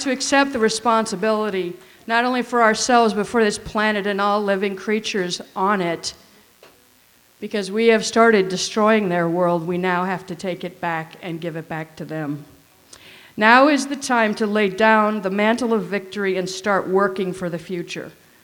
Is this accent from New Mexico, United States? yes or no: yes; Ohkay Owingeh, New Mexico, United States; I come from Okeowingay, New Mexico. Okeowingay Pueblo, a long way from here.